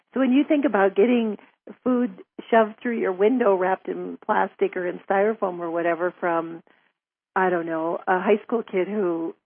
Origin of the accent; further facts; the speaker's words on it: North Dakota, United States; I grew up in North Dakota, and so in the summer, well, in the wintertime, we didn't have